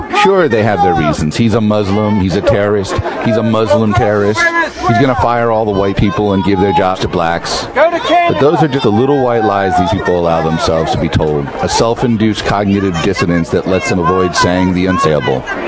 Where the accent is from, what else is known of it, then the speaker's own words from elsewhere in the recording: Pennsylvania, United States; You see, I come from Pennsylvania's coal belt. I am, in fact, just two generations out of the coal mines. I know those people. I come from them.